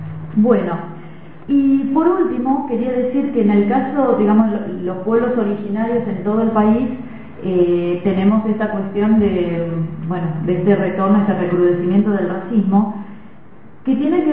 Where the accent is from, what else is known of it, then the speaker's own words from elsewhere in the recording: Buenos Aires, Argentina; yo vengo de la ciudad de Buenos Aires